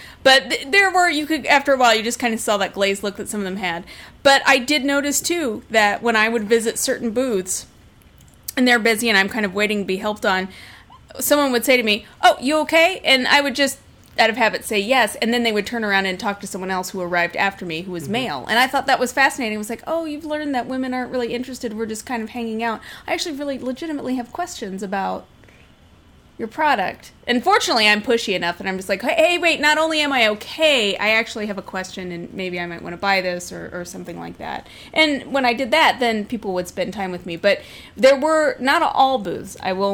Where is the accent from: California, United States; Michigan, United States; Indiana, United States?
Indiana, United States; mine was a Hoosier Daddy.